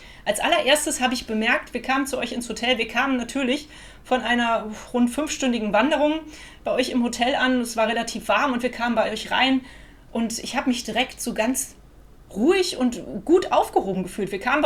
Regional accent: Cologne, North Rhine-Westphalia, Germany; was mich als Kölner natürlich eh immer extrem beeindruckt.

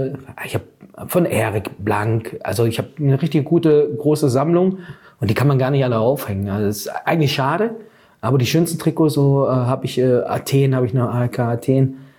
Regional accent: North Rhine-Westphalia, Germany; wenn du bei uns im Ruhrgebiet machen würdest, habe ich gesagt, wirst du getötet.

